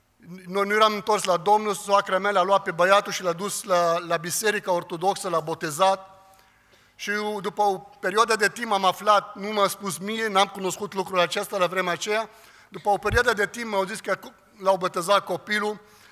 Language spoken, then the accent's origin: Romanian; Lebanon; Sunt din Liban, dintr-o familie de musulmani șeiți